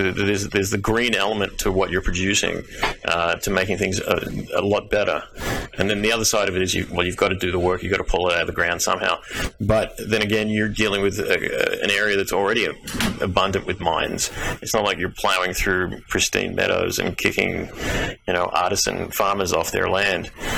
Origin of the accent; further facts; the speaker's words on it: Australia; I grew up in Australia, so there's solar panels on every roof